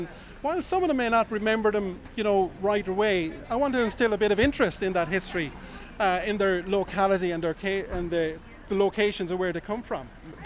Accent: Kilkenny, Leinster, Ireland; Well, I think growing up in Kilkenny, you couldn't but fall in love with history.

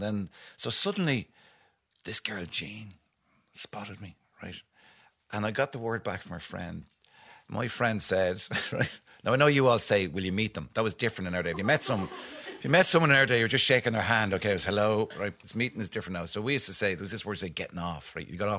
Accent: Dublin, Leinster, Ireland; also born or lived in Cork; Like, I went to Cork and I wasn't there long. Like, and when I moved back, I was from Cork. So we moved back to the north side of Dublin. And I went to Mount Temple, right?

